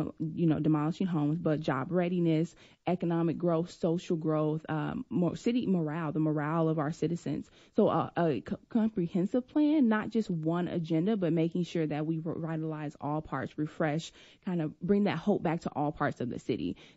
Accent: Chicago, Illinois, United States; You know, I'm from Chicago, where an area where gangs, drugs, and violence, you know, took a lot of the youth.

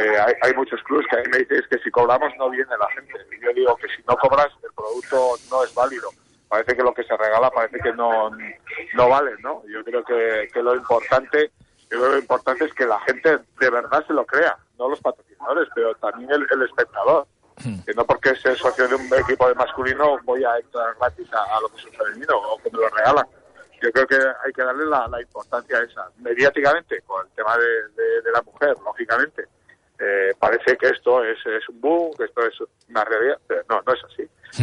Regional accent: Navarre, Spain; Yo, como buen navarro, creo en la huerta

